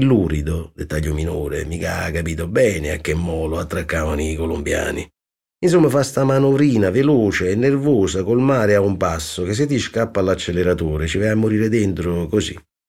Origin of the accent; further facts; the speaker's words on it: Naples, Campania, Italy; born there; Io sono nato a Vico Speranzella.